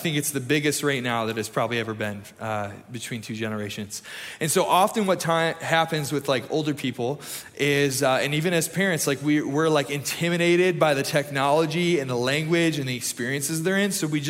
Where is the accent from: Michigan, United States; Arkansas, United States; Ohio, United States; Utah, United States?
Michigan, United States; now in Tennessee, United States; I am originally from Michigan, and Michigan State is absolute garbage this year, so I am full on Tennessee Volunteer this fall.